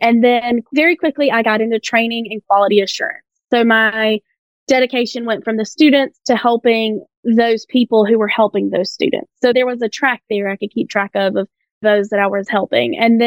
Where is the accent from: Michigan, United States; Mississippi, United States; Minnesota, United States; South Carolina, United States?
South Carolina, United States; Anderson; I grew up in Anderson, so one county south. Love it. I loved Anderson growing up. Stayed there for college, shockingly.